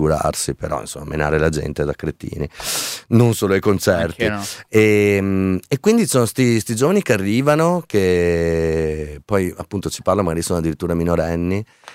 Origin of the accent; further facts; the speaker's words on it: Veneto, Italy; Italian is a second language; Sono veneto, quindi